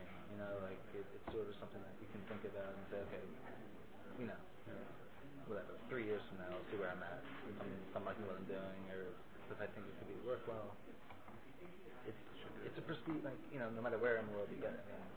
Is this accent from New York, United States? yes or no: yes; New York, United States; and I'm a New Yorker, so like 9/11 is one of them